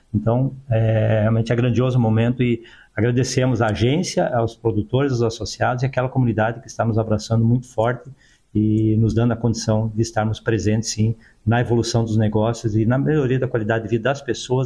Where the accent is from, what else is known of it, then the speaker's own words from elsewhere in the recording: Rio Grande do Sul, Brazil; moved away as an adult; Nós viemos de uma região do Rio Grande do Sul, onde a gente tem a especialidade de trabalhar com as culturas de grãos